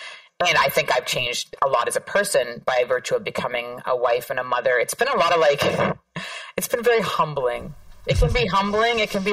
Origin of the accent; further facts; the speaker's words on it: Toronto, Ontario, Canada; now in New York, United States; this might be a controversial statement for me to make as a Canadian, but unequivocally, the place that I feel most at home is that block